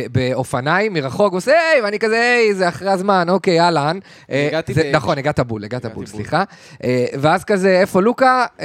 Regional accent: Kiryat Ata, Haifa District, Israel; מקריית אתא.

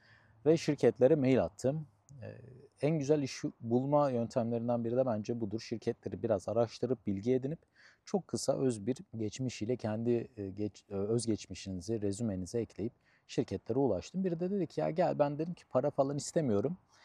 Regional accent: Söke, Aydın, Turkey; born there; Ben 1990 doğumluyum, Aydın Söke.

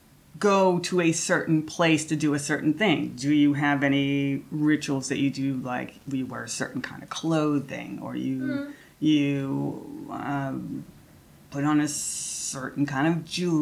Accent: Massachusetts, United States; because I'm from Massachusetts where there's lots of wild turkeys.

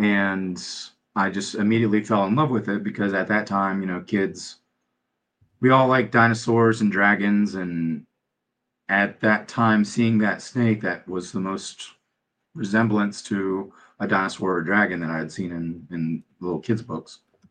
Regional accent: Charlotte, North Carolina, United States; I'm from North Carolina, from Charlotte, North Carolina.

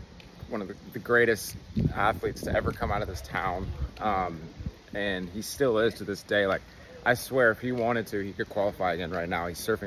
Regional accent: North Carolina, United States; It doesn't matter that we're from North Carolina and the waves are 2 feet every day.

